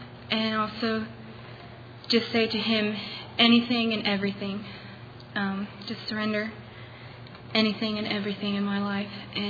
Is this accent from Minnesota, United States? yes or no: no; Liberty, Kentucky, United States; from Liberty, Kentucky